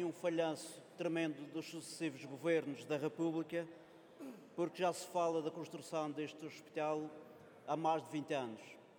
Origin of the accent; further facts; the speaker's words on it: Madeira, Portugal; Eu, como ilhéu, como insular que sou, e ilhéu pelo Círculo da Madeira